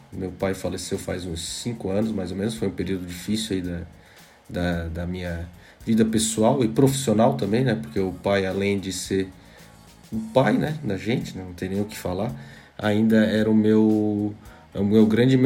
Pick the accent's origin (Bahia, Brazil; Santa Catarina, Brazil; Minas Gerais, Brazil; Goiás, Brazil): Santa Catarina, Brazil; Criciúma; eu sou natural de Criciúma, né? Vivi a minha vida toda em Criciúma, perto de Florianópolis, ali de Santa Catarina.